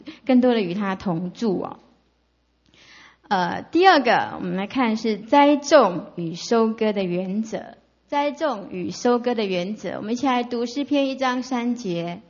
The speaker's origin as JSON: {"language": "Chinese", "region": "Yilan County", "country": "Taiwan", "tie": "born or raised there", "lives_now": "Kaohsiung, Taiwan", "said": "我记得我那个我老家在宜兰，那宜兰没什么污染了"}